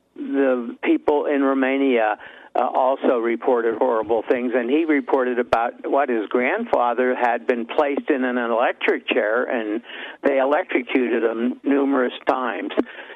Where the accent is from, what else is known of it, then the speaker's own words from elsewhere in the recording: Altoona, Pennsylvania, United States; born there; Okay, I was going to say I'm a Pennsylvanian. I was born in Altoona, Pennsylvania, and I'm even older than Pastor Butch.